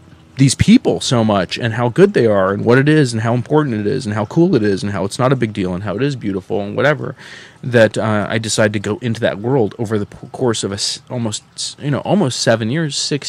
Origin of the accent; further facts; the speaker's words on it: Palestine; also born or lived in Saudi Arabia; I'm Palestinian. I was born in Saudi Arabia.